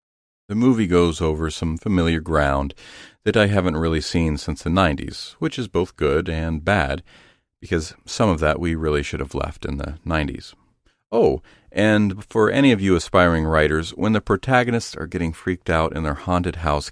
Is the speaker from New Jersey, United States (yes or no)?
no; Zanesville, Ohio, United States; I recall that while growing up in Zanesville, Ohio, there is a Pizza Hut on Maple Avenue with a buffet that I'd love to go to with friends.